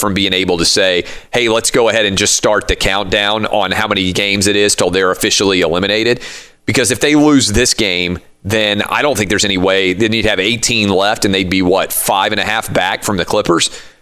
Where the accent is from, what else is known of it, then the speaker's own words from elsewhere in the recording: Ohio, United States; I never, ever said anything remotely having to do with the fact that I was from Ohio.